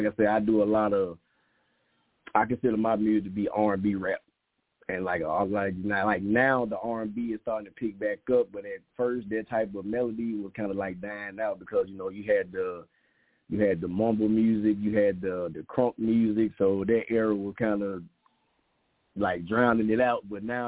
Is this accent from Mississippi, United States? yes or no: yes; Mississippi, United States; now in Atlanta, United States; Growing up in Mississippi was fun. You know, I grew up in a little small town, you know, back there in the back in them country bushes, but it was fun.